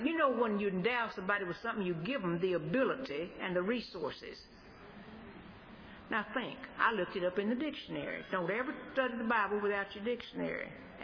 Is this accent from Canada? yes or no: no; United States; We would prefer, as an American, you know, just as a logic, we would prefer to be saved by some mighty army.